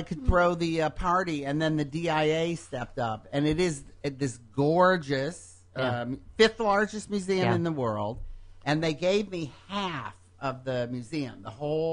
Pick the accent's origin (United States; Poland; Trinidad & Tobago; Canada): United States; Detroit, Michigan; When I was growing up in Detroit, it was the fourth wealthiest city in the United States.